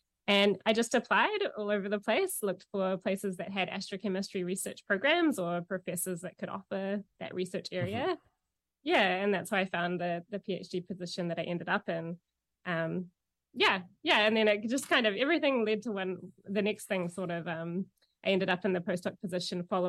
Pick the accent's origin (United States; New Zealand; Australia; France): New Zealand; accent: New Zealand; moved away as an adult; So I grew up in New Zealand, and you maybe can catch a little bit of the accent. I've been out of New Zealand for 10 years now, so it's fading, but still a little bit there.